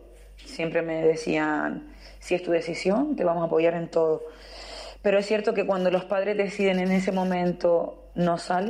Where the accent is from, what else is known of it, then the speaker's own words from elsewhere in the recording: Canary Islands, Spain; Todos decimos que somos canarios, muy isleños, pero ahora mismo la isla a mí se me hace pequeña.